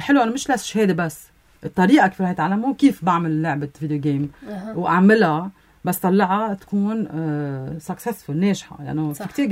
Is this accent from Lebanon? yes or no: yes; Lebanon; أنا من لبنان